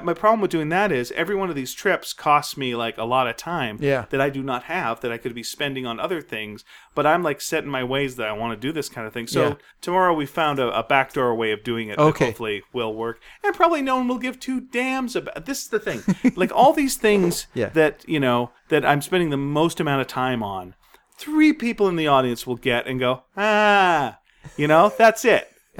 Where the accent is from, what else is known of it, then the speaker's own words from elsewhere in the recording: Canada; I'm Canadian.